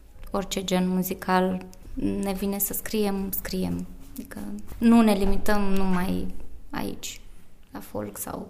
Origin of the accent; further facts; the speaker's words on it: Negrești, Vaslui County, Romania; la un cor din Negrești, din orașul meu natal.